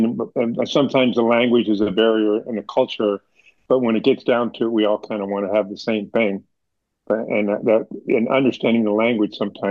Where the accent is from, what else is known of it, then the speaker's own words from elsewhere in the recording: Hollywood, California, United States; Like I said, I grew up in Hollywood in the 1960s.